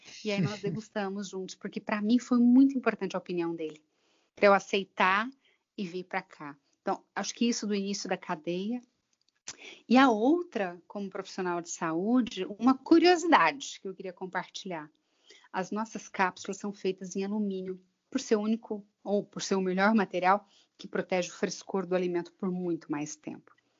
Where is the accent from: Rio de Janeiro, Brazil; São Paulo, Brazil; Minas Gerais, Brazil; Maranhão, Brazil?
Minas Gerais, Brazil; accent: Minas Gerais; Eu sou mineira, né? Já deu para perceber aí pelo meu sotaque.